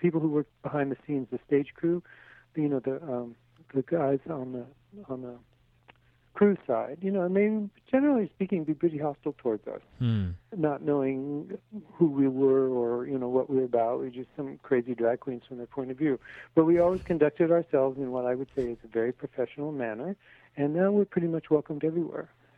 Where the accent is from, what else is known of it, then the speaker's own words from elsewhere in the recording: Los Angeles, California, United States; You know, I grew up in Los Angeles and studied with a woman named Patricia Denise